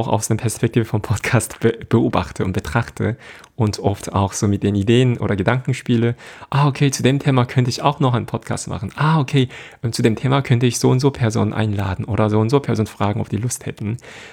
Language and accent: German; South Korea; first language Korean; German is a second language; now in Germany; Also, meine Muttersprache ist Koreanisch und sonst kann ich Englisch, Deutsch und ein wenig Japanisch sprechen